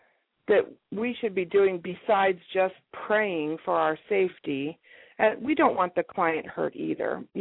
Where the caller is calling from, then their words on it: Salem, Oregon, United States; I'm calling from Salem, Oregon.